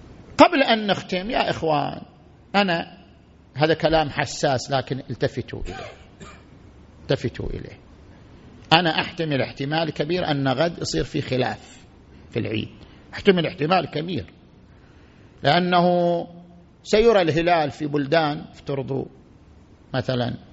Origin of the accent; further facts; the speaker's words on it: Qatif, Eastern Province, Saudi Arabia; أنا من أهل القطيف وعندي وكالة عن الفقراء الموجودين في البحرين، فأنا أقبض عنهم وأنا داخل القطيف